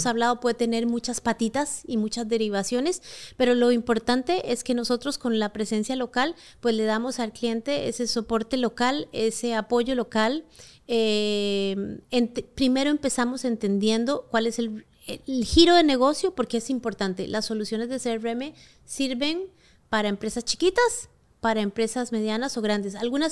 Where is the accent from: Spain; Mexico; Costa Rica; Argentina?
Costa Rica; yo soy de oriunda de Costa Rica. No soy de aquí.